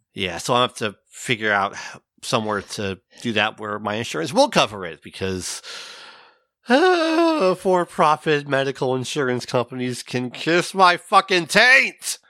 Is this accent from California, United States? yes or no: yes; California, United States; Like, I remember, I grew up in California. I know what insane driving is like.